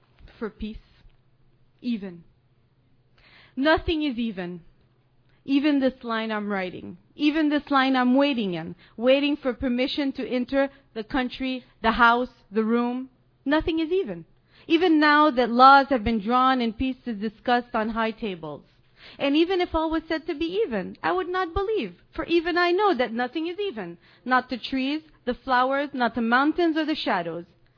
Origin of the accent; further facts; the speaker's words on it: Bethlehem, West Bank, Palestine; I go outside and I drive to my hometown, Bethlehem.